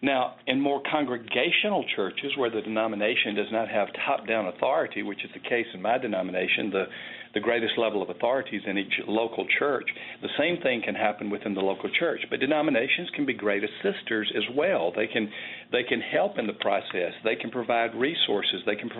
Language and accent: English; Alabama, United States; accent: southern; I have a southern accent. I sometimes facetiously say I grew up in L.A., which is Lower Alabama. Growing up in Lower Alabama, I was in this small town in South Alabama.